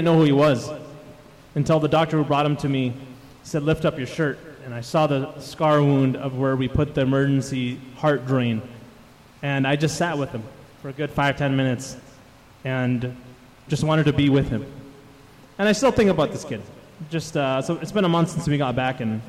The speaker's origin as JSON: {"language": "English", "country": "United States", "said": "So he was so excited when I told him I'm from America and I want to share this."}